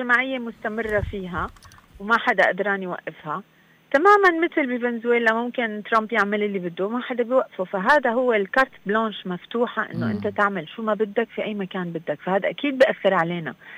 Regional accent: Syria; also born or lived in Palestine / Venezuela; انت لما بلشت بتقديمي انه انا سورية فلسطينية فنزويلية

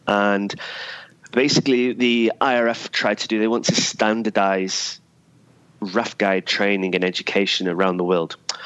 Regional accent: Manchester, North West England, United Kingdom; Well, I'm originally from Manchester in the UK, and I came from an inner city area

